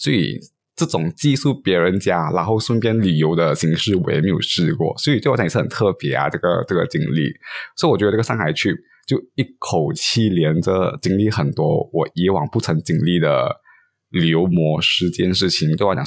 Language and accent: Chinese; Malaysia; 我觉得他们的面条或许是我们马来西亚人不太爱的